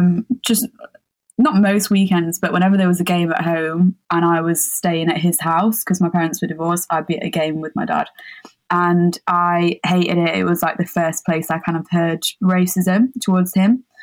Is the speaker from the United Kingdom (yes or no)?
yes; Sheffield, Yorkshire and the Humber, United Kingdom; So I grew up in Sheffield. I'm mixed race, so my dad's Pakistani. He came to the UK, to Sheffield, when he was 10. My mum is like the most Sheffield woman you'll ever meet.